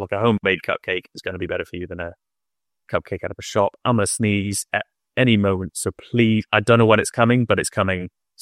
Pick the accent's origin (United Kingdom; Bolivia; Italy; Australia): United Kingdom; What did we do as British people? What did we do for food?